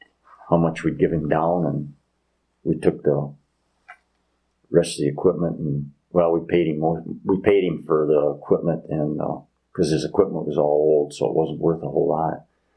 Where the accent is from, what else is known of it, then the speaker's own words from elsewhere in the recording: Monroeville, Pennsylvania, United States; I started out for Don Morrow when I grew up in Monroeville when I was 15.